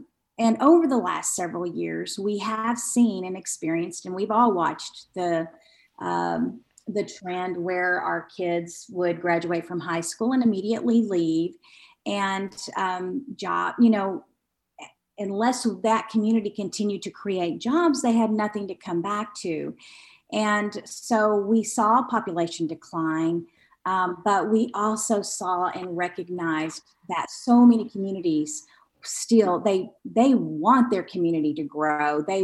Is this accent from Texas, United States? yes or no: yes; Dalhart, Texas, United States; And I am from Dalhart, Texas, which is also in the Texas Panhandle. And so I was raised in a rural community.